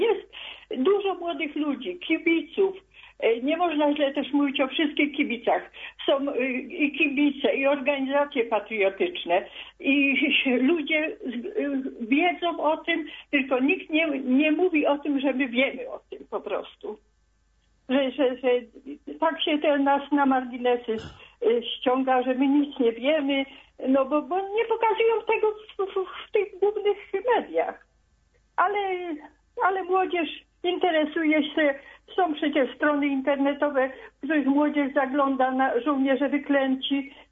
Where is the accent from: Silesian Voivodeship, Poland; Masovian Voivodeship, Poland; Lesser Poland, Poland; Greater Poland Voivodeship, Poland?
Lesser Poland, Poland; Kraków; jestem z Krakowa, więc w Krakowie mamy już cały tydzień uroczystości.